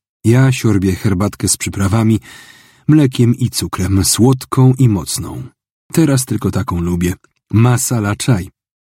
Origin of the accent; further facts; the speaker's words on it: Szczecin, West Pomeranian Voivodeship, Poland; Jestem ze Szczecina